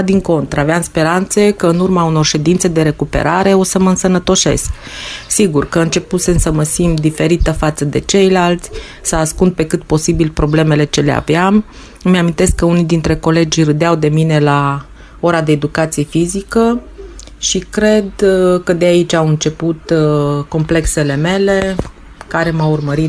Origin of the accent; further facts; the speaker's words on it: Turda, Cluj County, Romania; sunt din Turda, județul Cluj